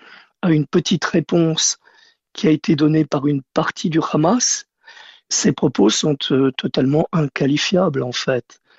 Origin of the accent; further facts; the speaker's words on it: France; du territoire français où je suis, puisque je suis français